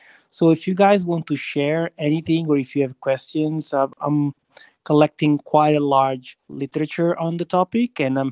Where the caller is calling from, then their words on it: Italy; English is a second language; I'm calling, or I'm connecting from Italy, Europe.